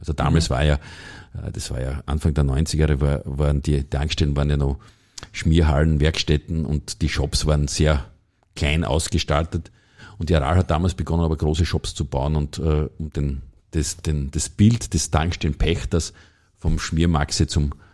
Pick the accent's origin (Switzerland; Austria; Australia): Austria; Kirchberg an der Raab, Styria; Ah, ich komme aus Kirchberg an der Raab.